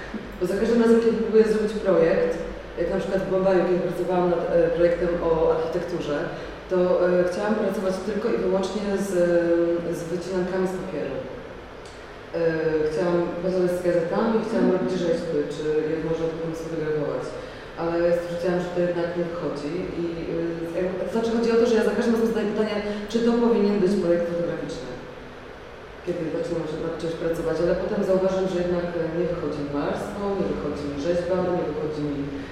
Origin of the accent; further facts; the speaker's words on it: Kowal, Kuyavian-Pomeranian Voivodeship, Poland; moved away as an adult; Jak się stało, że ja wyjechałam z Kowal? Ja pojechałam do Londynu po raz pierwszy w wieku, jak byłam po trzeciej, to jest wiek, po trzeciej klasie szkoły średniej.